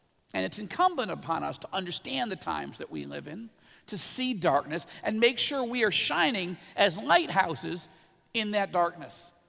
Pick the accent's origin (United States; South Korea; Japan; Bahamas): United States; New York; look at that, I'm a New Yorker and I'm trying to, anyway